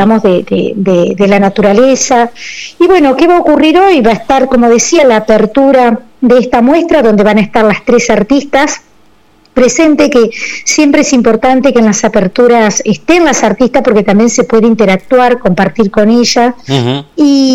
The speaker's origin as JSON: {"language": "Spanish", "country": "Argentina", "said": "Como argentinos, en nuestra historia, en nuestra construcción."}